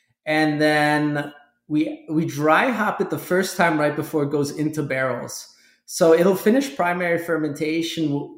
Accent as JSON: {"language": "English", "country": "Germany", "tie": "born or raised there", "second_language": "English", "said": "I grew up in Germany"}